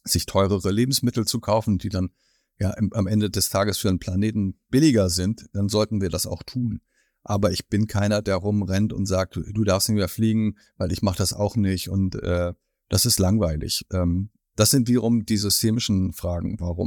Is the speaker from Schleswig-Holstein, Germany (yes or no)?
yes; Schleswig-Holstein, Germany; Und dieser andere Blick auf die Windräder führt in meiner Heimat dazu